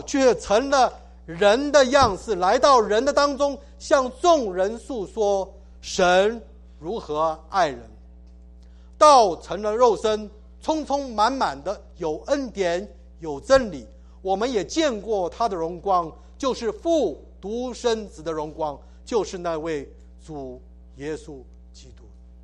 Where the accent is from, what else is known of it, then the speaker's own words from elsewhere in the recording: Taiwan; 我们从台湾来都知道哈